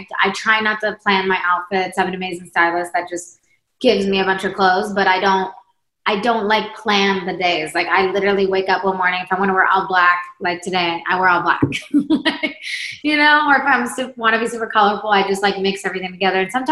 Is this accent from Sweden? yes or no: yes; Sweden; now in United States; And then I'm from Sweden, came to America.